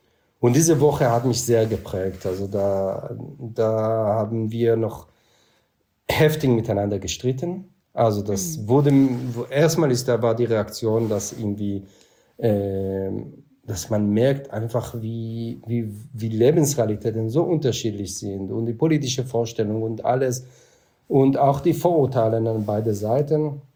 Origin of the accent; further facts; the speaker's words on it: Israel; German is a second language; now in Germany; nach meinem Akzent, dass ich nicht in Deutschland zur Schule gegangen bin. Das stimmt, ich bin in Israel zur Schule gegangen, bin erst so viel später dann nach Deutschland gekommen, etwa vor 20 Jahren.